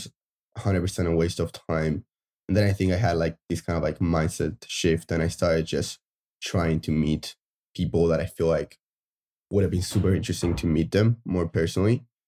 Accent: Uruguay; now in San Francisco, United States; I was born and raised in Uruguay. So I spent my entire life back there. And now I live in San Francisco.

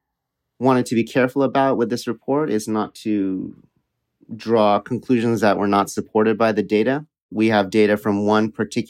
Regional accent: California, United States; now in Boston, United States; I'm originally from California, but when I moved out here to Boston

